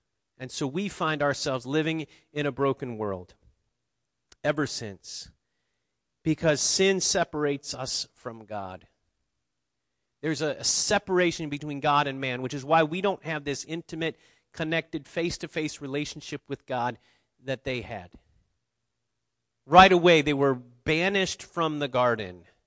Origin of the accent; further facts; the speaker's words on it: Midwest, United States; I grew up in the Midwest where we had fruit trees.